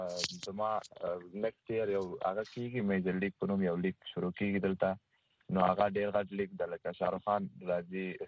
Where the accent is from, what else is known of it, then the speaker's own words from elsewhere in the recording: Mohammad Agha, Logar, Afghanistan; also born or lived in Kabul; now in United States; زه افغانستان کې د لوګر یم، د محمد اغه ولسوالۍ او کابل کې ژوند کابل کې کوم په مزویانه کې.